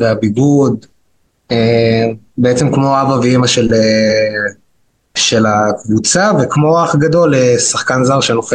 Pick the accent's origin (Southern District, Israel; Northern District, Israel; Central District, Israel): Northern District, Israel; born there; המשפחה מגיעה מירושלים, אני נולדתי כבר בצפון